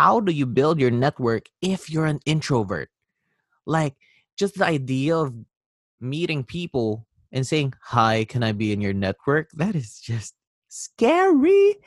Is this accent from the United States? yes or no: no; Philippines; moved away as an adult; now in Toronto, Canada; So a little bit of background is I came from the Philippines. Then I went to Toronto, Canada in December 2019. Didn't know anyone here.